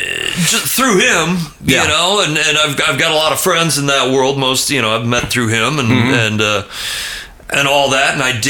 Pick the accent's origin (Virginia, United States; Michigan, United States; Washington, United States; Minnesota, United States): Minnesota, United States; Minneapolis; I grew up in Minneapolis.